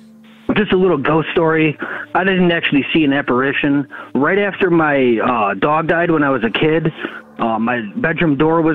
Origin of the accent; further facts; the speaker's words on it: Illinois, United States; I am from Northern Illinois.